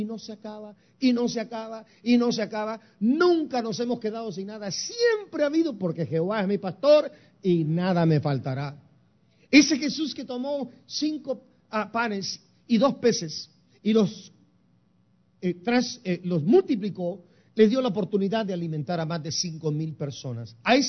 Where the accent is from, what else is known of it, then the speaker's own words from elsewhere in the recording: San Francisco, California, United States; also born or lived in Guatemala; now in Chicago, United States; He vivido más de la mitad de mi vida acá. Nací en Guatemala, me malcrié en San Francisco, California.